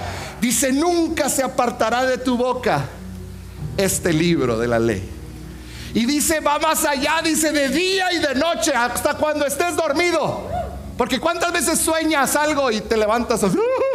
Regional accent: Mexico; Y nosotros como mexicanos, te voy a ayudar aún más allá.

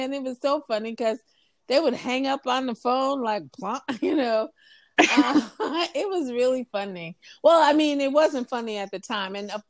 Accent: Connecticut, United States; moved away as an adult; now in Texas, United States; I'm from Connecticut and I moved to Texas because at the time direct entry midwifery was legal in Texas.

